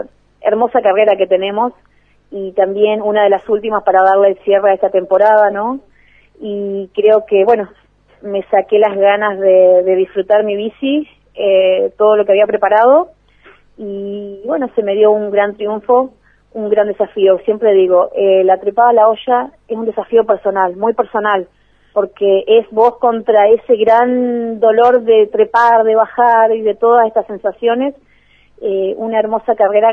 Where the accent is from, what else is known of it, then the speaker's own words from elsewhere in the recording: El Maitén, Chubut, Argentina; Y sí, siempre digo, mi pueblo me recibe siempre, y me halaga mucho